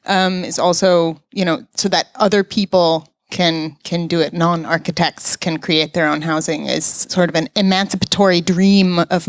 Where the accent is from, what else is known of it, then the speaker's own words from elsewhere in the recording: United States; moved away as an adult; now in Germany; I am an American, as you might have heard, and I've been living here for 11 years, so I'm pretty deep in the German system at this point.